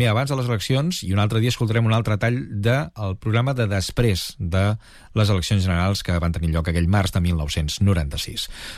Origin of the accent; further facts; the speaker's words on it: Catalonia, Spain; com a mi, com a molts catalans